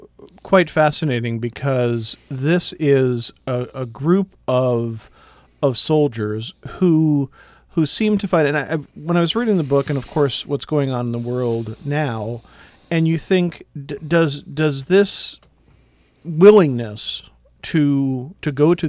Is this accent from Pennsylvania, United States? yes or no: yes; Pennsylvania, United States; I grew up in Montgomery County, Pennsylvania, and so you have the Montgomery